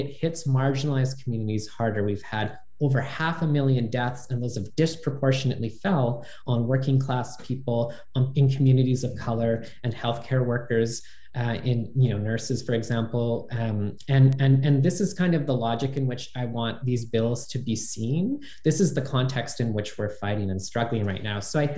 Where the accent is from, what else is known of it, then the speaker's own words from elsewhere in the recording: Pennsylvania, United States; Certainly the confirmation of Dr. Levine from my home state of Pennsylvania is a really welcome one.